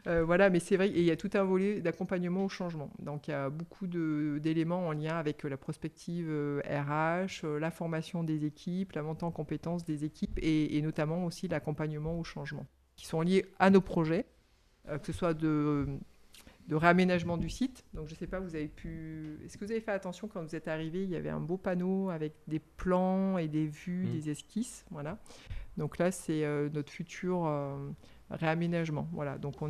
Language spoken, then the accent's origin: French; Le Puy-en-Velay, Auvergne-Rhône-Alpes, France; Du Puy-en-Velay, en Haute-Loire.